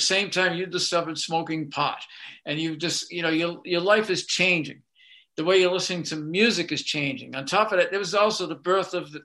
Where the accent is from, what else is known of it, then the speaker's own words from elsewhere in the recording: Boston, Massachusetts, United States; accent: Boston; And they'd hear my Boston accent. And they'd say, "You're not from here." And I said, "No, I just moved from Boston."